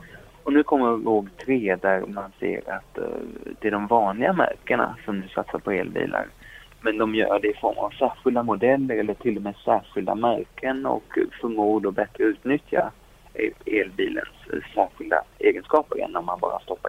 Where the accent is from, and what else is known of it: Sweden